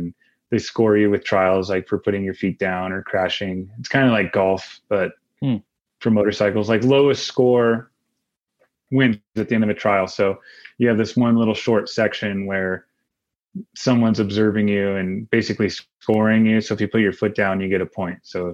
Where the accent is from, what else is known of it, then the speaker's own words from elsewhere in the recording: California, United States; So I grew up in Northern California, kind of near the Santa Cruz Mountains.